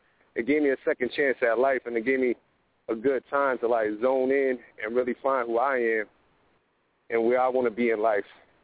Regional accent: New Britain, Connecticut, United States; I came up, I was born in New Britain, Connecticut. You know, that was my stomping grounds. That's where I was at, you know, dodging and ducking.

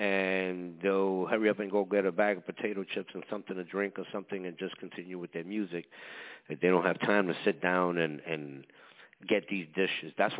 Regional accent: Bronx, New York, United States; You know, I'm from New York. I'm from the Bronx. So every corner has a Chinese restaurant or a Japanese restaurant somewhere underneath the L.

